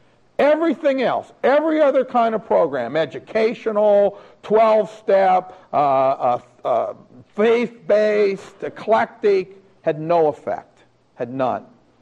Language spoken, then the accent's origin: English; Ohio, United States; This program, Mahoning County, this is my hometown